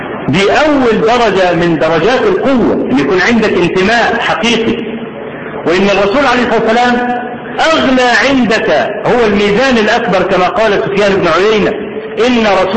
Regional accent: Egypt; ولا اقول الكلام الاتي ده لان انا مصري ولا متعصب لمصر

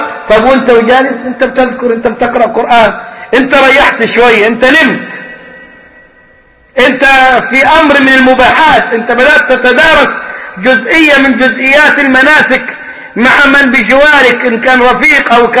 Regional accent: Upper Egypt, Egypt; كان عندنا في الصعيد

